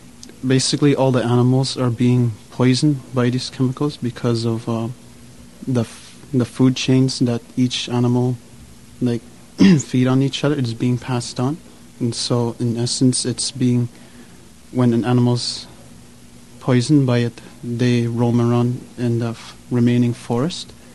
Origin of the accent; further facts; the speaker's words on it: Grassy Narrows, Ontario, Canada; I'm from Grassy Narrows, Ontario. My clan is the Thunderbird